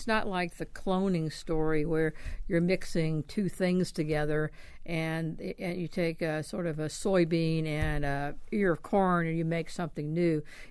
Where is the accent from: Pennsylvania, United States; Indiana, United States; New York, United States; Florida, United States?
Indiana, United States; And when I was growing up in Indiana, we put little bags over the top of corn